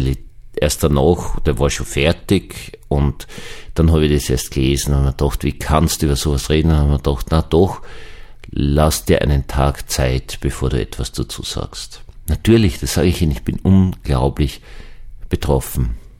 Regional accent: Austria; Ich glaube, bei uns in Österreich wäre dieses Erdbeben nicht so besonders arg.

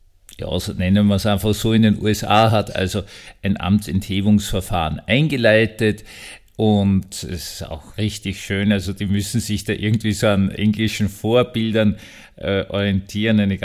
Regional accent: Austria; Entschuldigung, aber das musste jetzt kommen als Österreicher.

